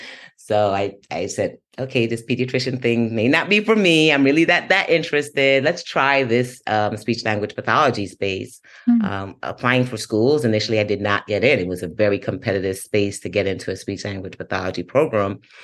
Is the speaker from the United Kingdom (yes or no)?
no; Guyana; Being that I was raised in Guyana, which is in South America, I didn't really know much about these other therapeutic spaces.